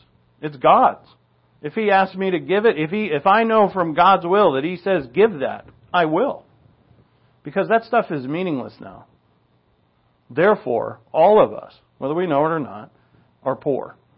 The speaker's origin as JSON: {"language": "English", "country": "United States", "said": "I have a country. I'm an American."}